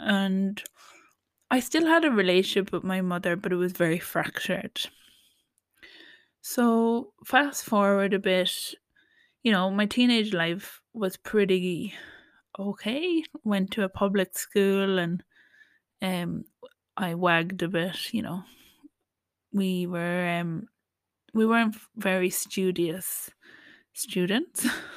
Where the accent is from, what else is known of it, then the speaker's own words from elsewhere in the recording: Cork, Munster, Ireland; born there; when I was born, 1986. I was born in Cork, Ireland. It's the very southern part of Ireland.